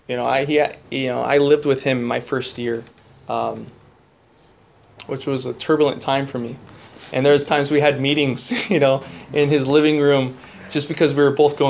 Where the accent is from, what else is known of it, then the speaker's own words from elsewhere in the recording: Santa Maria, California, United States; also born or lived in San Francisco; used to think I can't ever get sober in my hometown because Santa Maria AA is really small and it's not that good.